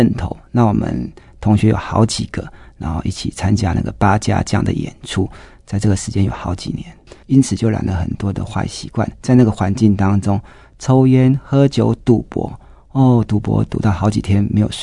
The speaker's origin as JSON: {"language": "Chinese", "town": "Shenkeng", "region": "New Taipei", "country": "Taiwan", "tie": "born or raised there", "said": "我从小是在深坑长大，那我排行老四，那我们从小是在一个传统的家庭长大，然后我父亲是外省人，他是一个军人，当兵30年，然后我妈妈是一个本省人"}